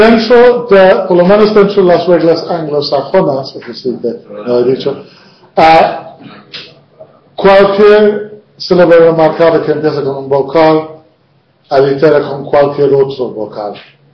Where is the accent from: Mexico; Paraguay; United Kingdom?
United Kingdom; England; Spanish is a second language; Soy inglés.